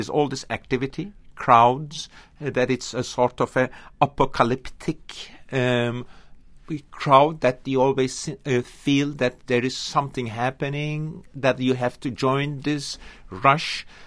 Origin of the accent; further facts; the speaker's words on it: Istanbul, Turkey; English is a second language; now in New York, United States; My hometown is, of course, Istanbul, where I spent almost more than 50 years. But that New York is my second hometown